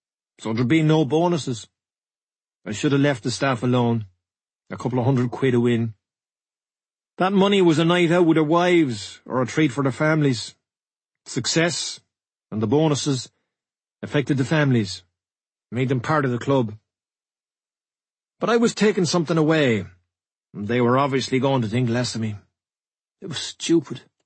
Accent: Mayfield, Munster, Ireland; I was from Mayfield in Cork, but I had to grow up.

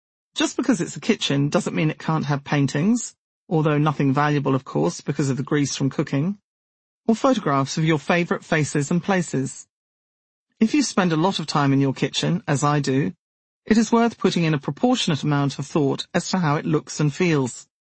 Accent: England, United Kingdom; When I was growing up in England, showers barely existed and were considered quite exotic.

